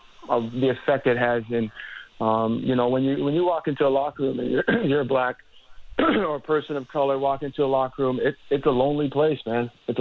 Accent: Ontario, Canada; I grew up in Chester Lee area, VP Finch.

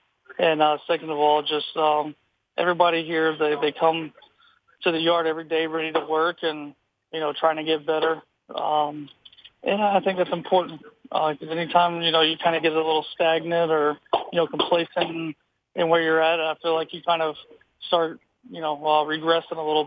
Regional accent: the South, United States; I'm from the South, and I mean, I've been away from the humidity for so long now

